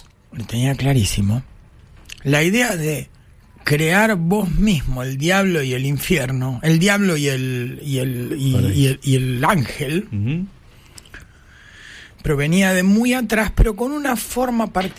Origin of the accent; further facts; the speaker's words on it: Buenos Aires, Argentina; Yo iba, cuando era chico, acá mismo, en Gallo, sí, entre Charcas.